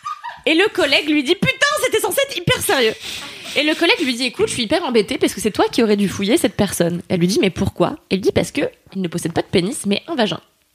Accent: Levallois-Perret, Île-de-France, France; moi, je viens de Levallois-Perret, donc une commune extrêmement riche de gens blancs qui se mélangent très peu à d'autres ethnies.

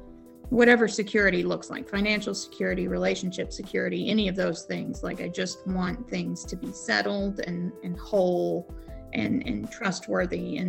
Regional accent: Arkansas, United States; So like, I grew up in Northwest Arkansas.

